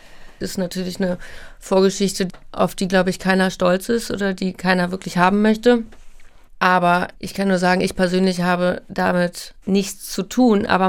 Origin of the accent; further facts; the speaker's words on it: Hamburg, Germany; also born or lived in New York; Ich bin in New York geboren, weil meine Eltern damals in New York gewohnt haben. Bin dann aber relativ früh wieder nach Hamburg gezogen und bin in Hamburg aufgewachsen. Also ich war unter einem Jahr, als ich wieder nach Hamburg gezogen bin.